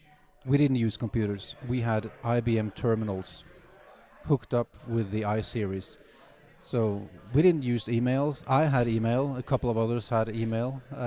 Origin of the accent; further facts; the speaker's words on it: Norway; well, I'm from Norway